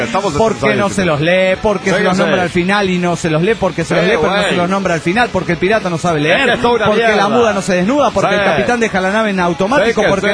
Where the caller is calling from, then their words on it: Arequipa, Peru; de Arequipa, Perú.